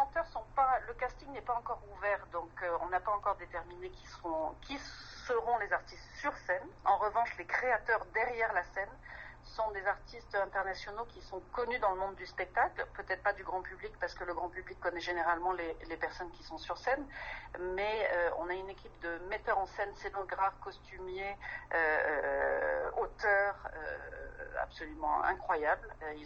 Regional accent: Occitanie, France; Oui, je suis gersoise et j'ai grandi dans le Gers

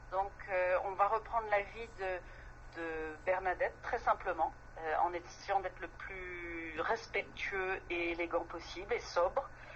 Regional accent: Occitanie, France; Oui, je suis gersoise et j'ai grandi dans le Gers

